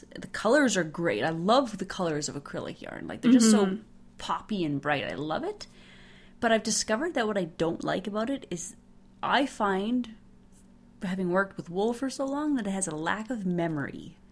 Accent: Montreal, Quebec, Canada; See, I grew up in Montreal, and it was not maybe minus 10, but it was like minus 5. I did a lot of snowsuit trick-or-treating.

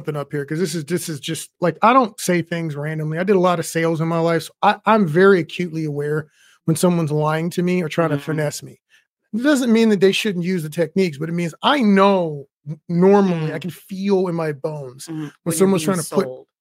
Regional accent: Fort Hood, Texas, United States; So I'm from Fort Hood.

